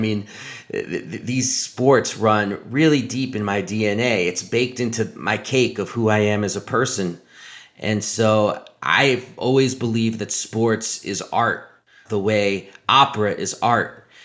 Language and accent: English; New York City, New York, United States; I mean, I grew up in New York City of the 1980s. That means the 86 Mets.